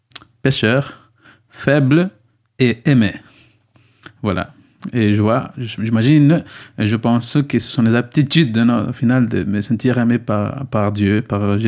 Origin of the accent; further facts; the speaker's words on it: Ecuador; now in Bayonne, France; je viens de l'Équateur, j'ai 30 ans. Bon, je viens d'une famille de 9 enfants, moi je suis le 7e, alors entre le petit. Et voilà, je suis à Bayonne depuis 9